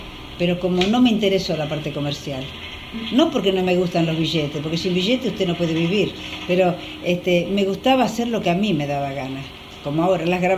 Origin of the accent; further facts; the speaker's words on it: Argentina; Mire cómo somos los argentinos.